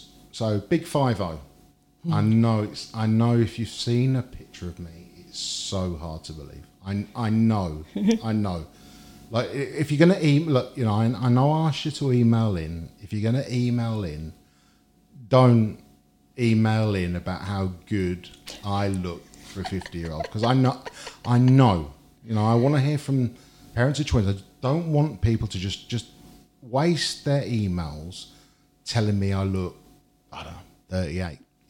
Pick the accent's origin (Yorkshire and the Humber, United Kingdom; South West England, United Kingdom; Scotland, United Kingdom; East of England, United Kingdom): Yorkshire and the Humber, United Kingdom; York; born there; And actually, when I was born in York